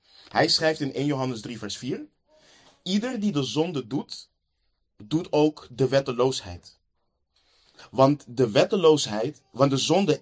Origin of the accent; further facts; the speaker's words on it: Netherlands; Ik weet niet of het ons als Nederlanders is opgevallen. Wij leven in een traumacultuur in Nederland.